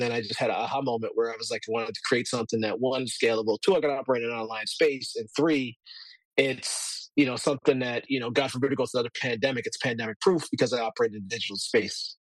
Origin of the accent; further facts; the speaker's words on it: Halifax, Nova Scotia, Canada; So, you know, I'm from Halifax, Nova Scotia, Canada. It's on the east coast of Canada, geographic-wise.